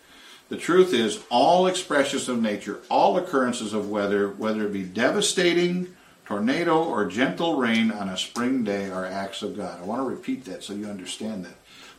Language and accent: English; Chicago, Illinois, United States; I'm from Chicago. I've seen people literally blown off their feet.